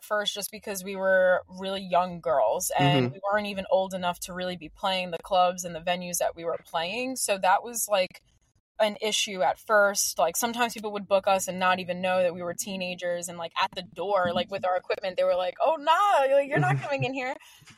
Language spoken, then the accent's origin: English; New York, United States; yeah, like I'm 16 and I play guitar and I'm from New York.